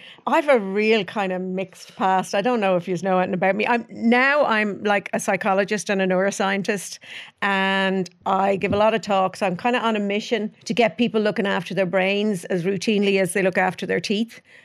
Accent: Clontarf, Leinster, Ireland; I was born and raised in Clontarf. And then when I got married, we lived out in Malahide first

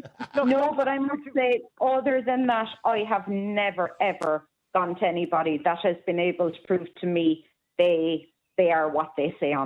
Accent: Cork, Munster, Ireland; Oh, it's probably because I'm from Cork, boy.

